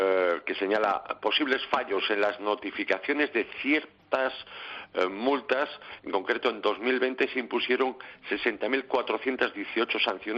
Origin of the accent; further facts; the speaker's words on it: Galicia, Spain; soy gallego